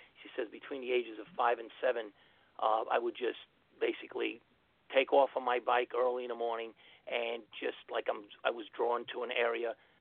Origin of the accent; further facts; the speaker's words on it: Queens, New York, United States; born there; I was born in Queens, New York, Kew Gardens.